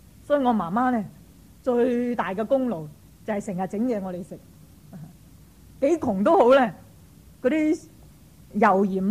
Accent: China; 真系我哋中国人咧，唔知点解嗰种隔膜

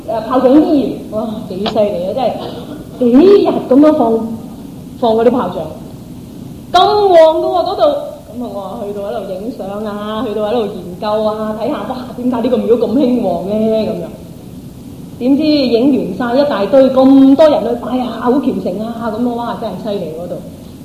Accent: Guangdong, China; 我哋廣東人叫拜天后啊，

